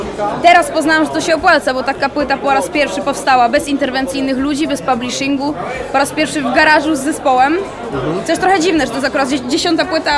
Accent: Czechia; Pochodzę z Czech, chociaż jestem Polką

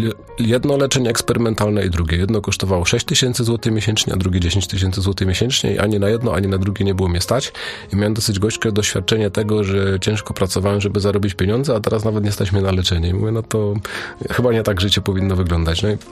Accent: Silesian Voivodeship, Poland; Jestem ze Śląska, na Śląsku jest strategia jotorozchodzenia.

